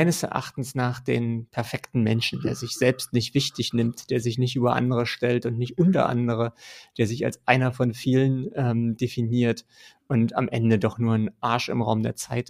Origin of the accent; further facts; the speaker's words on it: East Germany, Germany; vielleicht auch in meiner Identifikation doch als Ostdeutscher